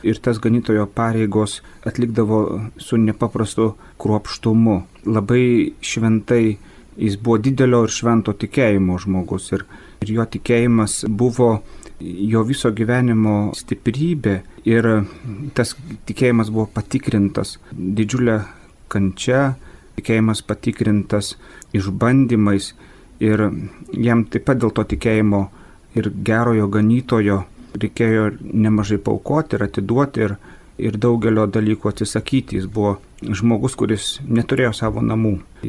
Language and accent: Lithuanian; Molėtai, Utena County, Lithuania; aš augau Molėtuose